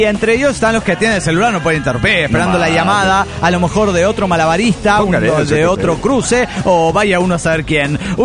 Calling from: Guadalajara, Jalisco, Mexico; de Guadalajara, Jalisco, México.

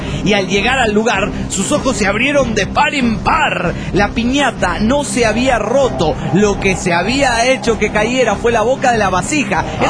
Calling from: Mexico City, Mexico; de México DF.

